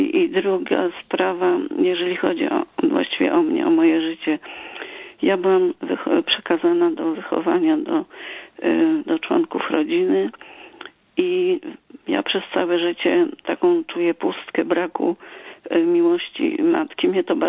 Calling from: Bydgoszcz, Kuyavian-Pomeranian Voivodeship, Poland; jestem z Bydgoszczy. Mam ponad 70 lat

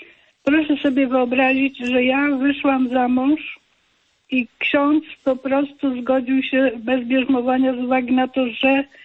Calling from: Zgierz, Łódź Voivodeship, Poland; ze Zgierza.

